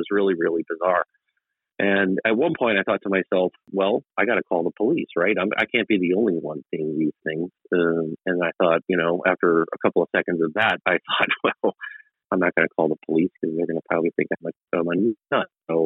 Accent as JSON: {"language": "English", "town": "Lebanon", "region": "Oregon", "country": "United States", "tie": "born or raised there", "said": "sorted by Oregon and looked for records around my hometown of Lebanon."}